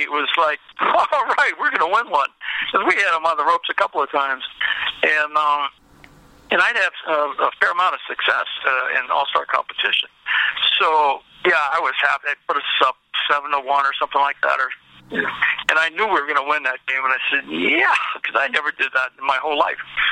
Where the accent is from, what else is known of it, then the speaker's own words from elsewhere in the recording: Chicago, Illinois, United States; but I'm from Chicago. I had a lot of people there.